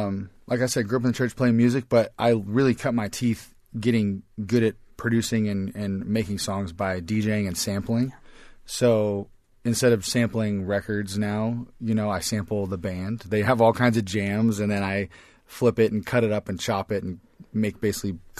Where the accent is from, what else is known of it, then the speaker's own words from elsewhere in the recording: Seattle, Washington, United States; I'm from Seattle, and the Seahawks are in the Super Bowl.